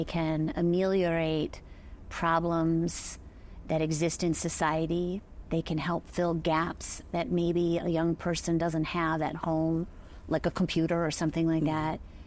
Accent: Southfield, Michigan, United States; I grew up just outside of Detroit in an inner ring suburb, but grew up in the city.

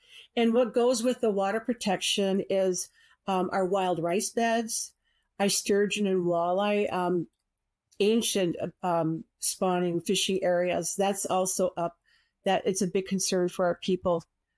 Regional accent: Wisconsin, United States; born there; And I told her I was born on the Menominee Reservation. And she said, "You're Indian?" And I said, "Yes, ma'am, I am."

